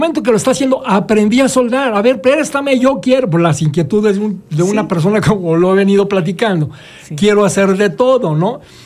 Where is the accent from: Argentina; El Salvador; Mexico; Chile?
Mexico; Mexico City; born there; yo pues nací en el sur, en la Ciudad de México